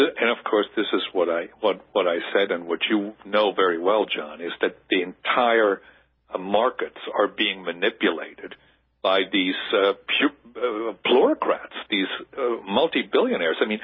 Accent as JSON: {"language": "English", "region": "New Hampshire", "country": "United States", "tie": "born or raised there", "said": "that infamous meeting in New Hampshire, my home state, in the White Mountains"}